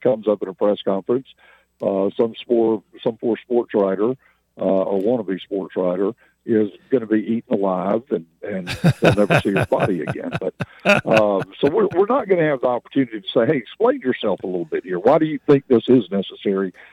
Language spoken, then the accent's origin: English; Tuscaloosa, Alabama, United States; I grew up in Tuscaloosa. I spent 40 years of my life there, almost 40 years of my life there. I love it dearly.